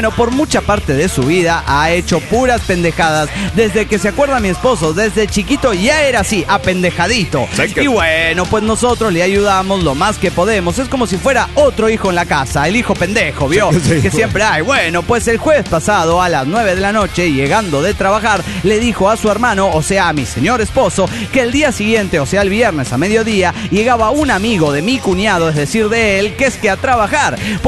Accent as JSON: {"language": "Spanish", "town": "Carichí", "region": "Chihuahua", "country": "Mexico", "tie": "born or raised there", "said": "Ya que íbamos hasta Huachochi, y desde mi pueblo, Carichi, eran como 8 horas de viaje"}